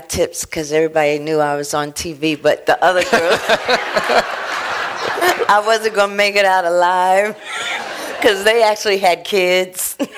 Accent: Queens, New York, United States; I'm from Queens, so that helped, you know.

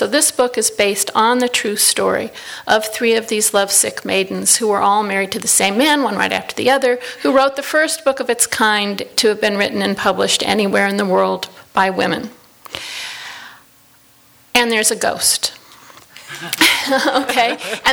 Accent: Los Angeles, California, United States; And so I grew up here in Los Angeles. I spent a lot of time in Los Angeles Chinatown. I have a very large family here, about 400 relatives

